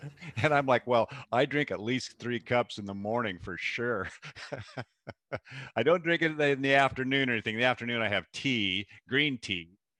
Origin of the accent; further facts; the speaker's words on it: Seattle, Washington, United States; Well, I grew up in Seattle in the Pacific Northwest